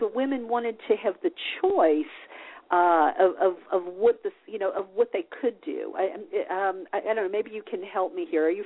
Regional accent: the South, United States; You know, look, I come from the South, and, you know, you're taught to be nice.

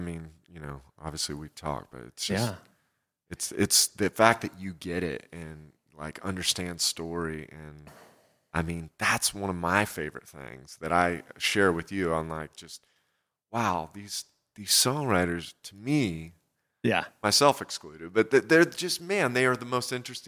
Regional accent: Kansas, United States; we're both from Kansas.

